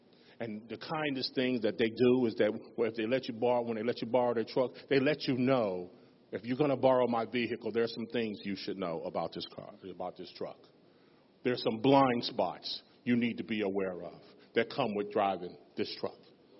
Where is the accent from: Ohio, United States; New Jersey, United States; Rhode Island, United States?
Ohio, United States; Cleveland; I can't change the former life I came from, the circumstances in which shaped my life growing up in Cleveland.